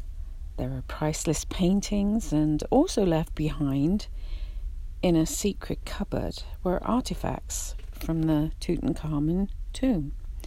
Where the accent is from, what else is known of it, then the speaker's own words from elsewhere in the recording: England, United Kingdom; Unfortunately for me, my hometown and village has now become a tourist hub, very expensive, and all the places I grew up with and love are financially now out of my realm.